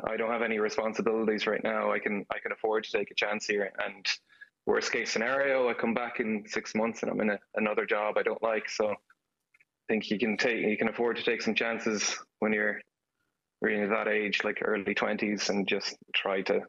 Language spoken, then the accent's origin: English; Galway, Connacht, Ireland; moved away as an adult; now in Texas, United States; I'm from Galway, Renmore specifically. Abroad is in Texas. I moved over here about 3 years ago, just like a week before COVID started